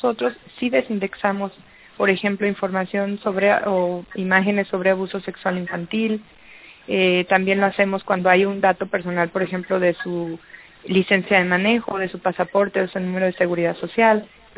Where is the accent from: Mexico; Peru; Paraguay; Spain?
Mexico; yo, por ejemplo, como ciudadana mexicana